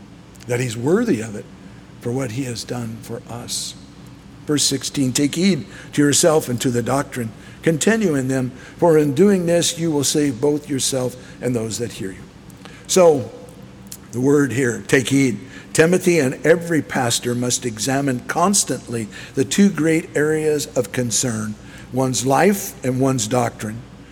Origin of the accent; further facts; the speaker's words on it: Scotland, United Kingdom; I'm Scottish, so I got off cheap